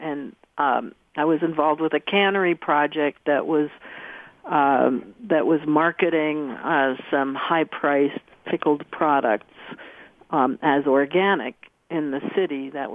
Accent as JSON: {"language": "English", "town": "New York City", "region": "New York", "country": "United States", "tie": "born or raised there", "moved": "as an adult", "lives_now": "Vermont, United States", "said": "ended up in northeastern Vermont after growing up in New York City."}